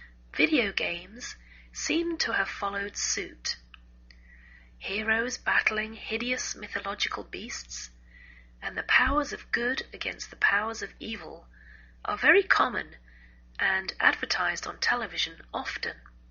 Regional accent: England, United Kingdom; now in United States

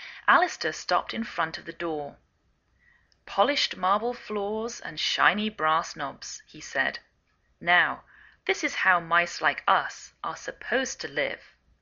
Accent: England, United Kingdom; now in United States

